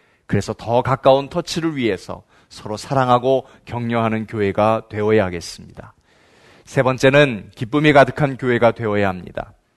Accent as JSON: {"language": "Korean", "country": "South Korea", "moved": "yes", "said": "한국은 기도하는 나라였습니다. 그 나라에서 이민 온 우리는 기도하는 이민자입니다."}